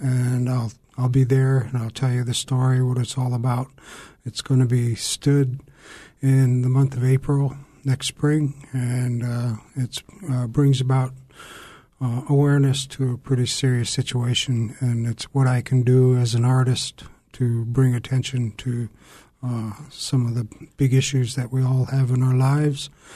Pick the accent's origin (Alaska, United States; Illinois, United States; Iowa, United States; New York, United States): Alaska, United States; Kake; I come from Cake, Alaska. I'm Wushkitan, and my father's tribe is Gunalchkedi from the Frog House in Klukwan.